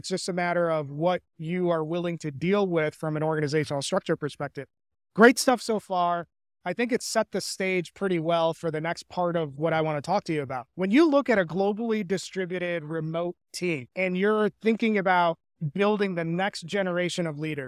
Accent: India; I'm an immigrant as well. I'm originally from India

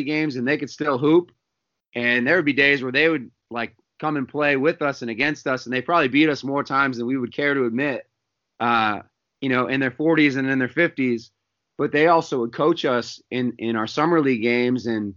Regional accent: Massachusetts, United States; growing up in Massachusetts, high school coaches out of season could have zero contact.

